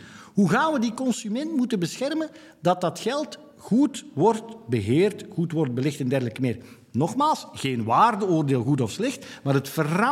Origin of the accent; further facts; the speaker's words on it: Belgium; Ik denk niet dat het aan mij als Belg is om te zeggen hoe het in een land moet gaan of niet moet gaan.